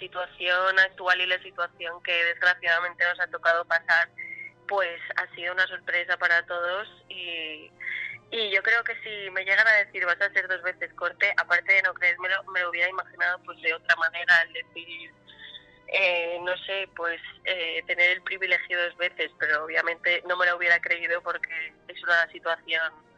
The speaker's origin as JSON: {"language": "Spanish", "region": "Valencian Community", "country": "Spain", "tie": "born or raised there", "lives_now": "Valencia, Spain", "said": "yo toda la vida he sido fallera de la Falla San Josep de mi pueblo, pero una vez empecé la carrera me vine a vivir a Valencia"}